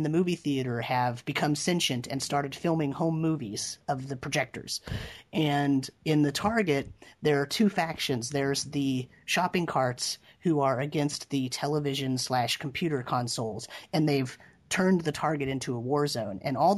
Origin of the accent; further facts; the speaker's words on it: Ithaca, New York, United States; Everybody in Ithaca goes to the mall. Okay, oops, I said my hometown.